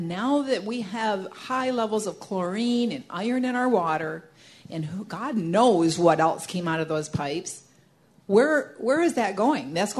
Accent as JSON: {"language": "English", "region": "Michigan", "country": "United States", "said": "I'm from Lapeer County"}